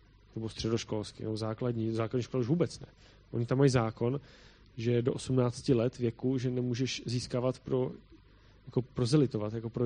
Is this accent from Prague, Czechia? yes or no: yes; Prague, Czechia; on byl úplně nadšený, že jsem z Prahy